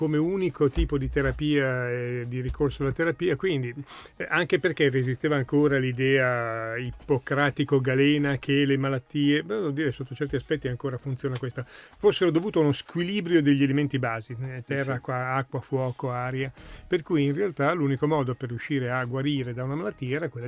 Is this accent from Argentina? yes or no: no; Uppsala, Uppsala County, Sweden; ma siccome sono di Uppsala, se io ci immagino la dieresi. Uppsala, la quarta città della Svezia.